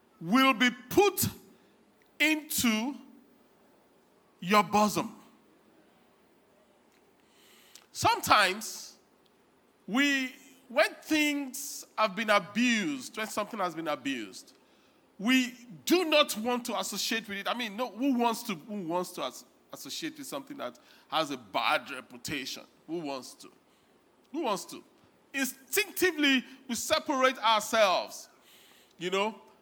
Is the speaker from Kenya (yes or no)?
no; Nigeria; now in United States; But many times I have to say to myself, no, I'm as proud as I'm American as I'm Nigerian.